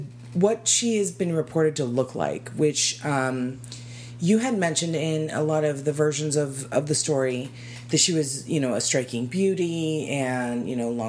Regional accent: Arizona, United States; Now, being born and raised in Arizona, I can tell you that Launa Canyon in Arizona is nothing I've ever heard of before

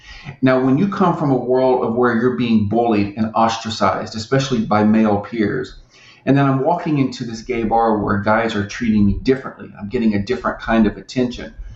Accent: the South, United States; But yeah, my father was a Southern Baptist minister, and growing up in the South, especially in the 70s, people weren't coming out of the closet.

